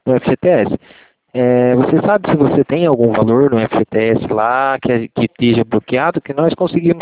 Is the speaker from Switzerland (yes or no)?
no; Paraná, Brazil; eu sou do Paraná